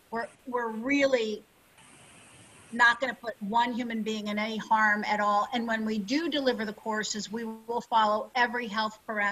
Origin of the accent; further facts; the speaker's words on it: the South, United States; All of a sudden, I'm from the South, y'all.